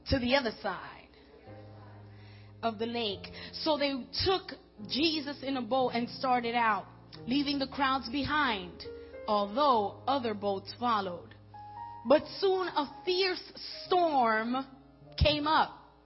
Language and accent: English; New York City, New York, United States; born there; I was born in Queens and I got a little hood in me.